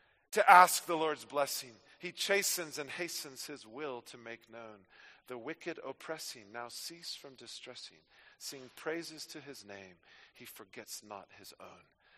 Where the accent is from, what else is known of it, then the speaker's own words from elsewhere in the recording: United States; We grew up with it in the States during Thanksgiving.